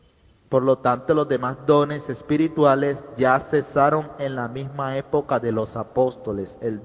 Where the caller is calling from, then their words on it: Colombia; nuevamente de Colombia.